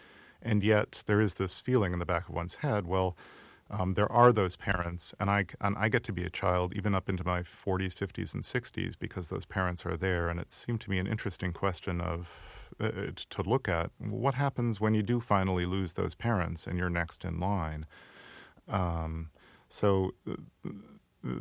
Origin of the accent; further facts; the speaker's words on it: Midwest, United States; that I saw a lot of when I was growing up in the Midwest.